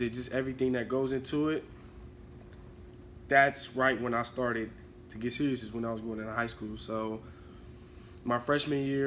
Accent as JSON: {"language": "English", "town": "Columbus", "region": "Ohio", "country": "United States", "said": "Okay, so I'm from Columbus, Ohio. I went to Northland High School."}